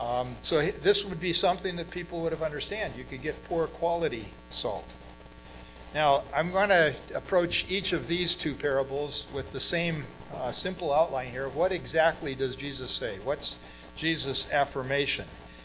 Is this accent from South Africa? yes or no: no; Brazil; I grew up in Brazil, and I spent 4 years in São Paulo, 23 million people in greater São Paulo.